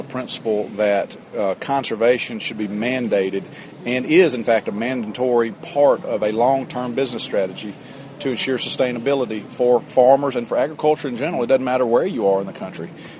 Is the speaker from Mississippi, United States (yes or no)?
yes; Mississippi, United States; Well, I'm from Mississippi and from here in the Mississippi Delta region